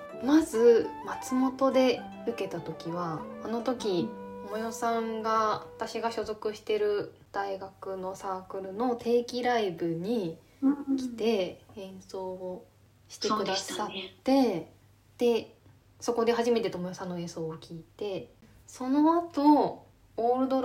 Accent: Nagano, Japan; 私長野生まれで住んでましたけど

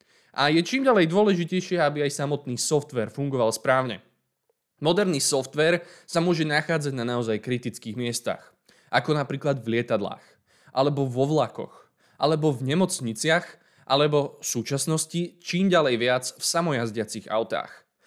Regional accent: Bratislava, Bratislava Region, Slovakia; Keďže pochádzam z Bratislavy a momentálne žijem s mojou rodinou v Bratislave

